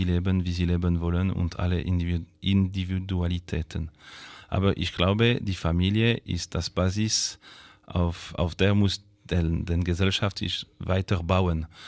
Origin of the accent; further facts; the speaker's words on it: Switzerland; Und das als SVP und als Schweizer, als Bürger, kann ich es nicht akzeptieren.